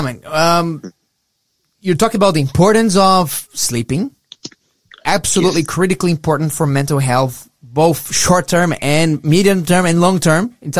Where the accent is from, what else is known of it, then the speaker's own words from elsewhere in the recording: Brazil; now in Australia; I come from a culture, Dr. Simon. My father was, you know, Lebanese. My mother was Brazilian. I grew up in Brazil.